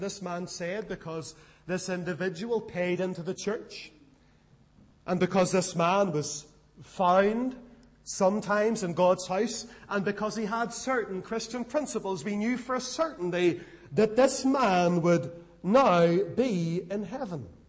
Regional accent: Lisburn, Northern Ireland, United Kingdom; I met a man who was an elder in a Presbyterian church in my hometown of Lisburn

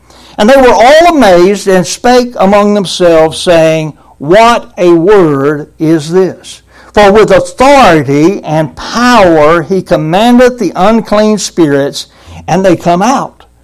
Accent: Georgia, United States; I'm from Georgia, by the way.

